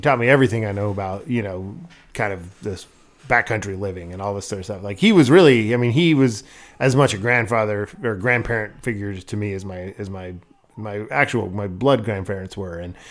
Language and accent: English; Port Alsworth, Alaska, United States; I see the kids that I grew up with in Port Allsworth as, you know, you see them and it's like, well, we pick right back up.